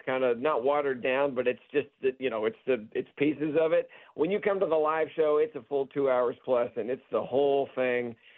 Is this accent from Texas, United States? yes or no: yes; Dallas, Texas, United States; now in Los Angeles, United States; Well, I grew up in Texas and in Dallas